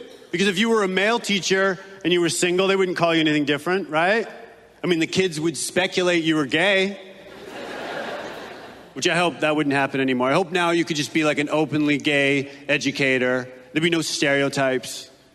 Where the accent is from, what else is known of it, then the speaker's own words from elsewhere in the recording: Canada; now in United States; I'm from Canada. I just immigrated to the States.